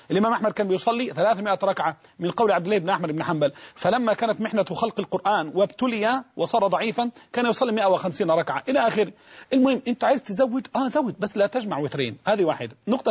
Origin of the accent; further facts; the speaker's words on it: Egypt; أصل القيام إحنا عندنا في مصر